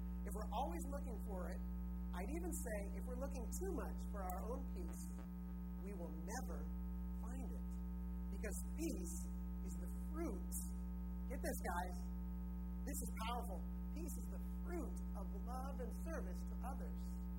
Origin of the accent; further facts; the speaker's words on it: United States; I grew up in America. It's the land of complaining.